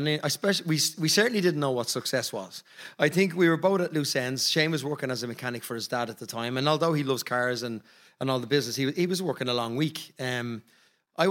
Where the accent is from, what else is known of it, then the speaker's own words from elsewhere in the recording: Ireland; Yeah, well, we're an oppressed nation for years, and I think we entertained ourselves, and that kind of drags on through our kids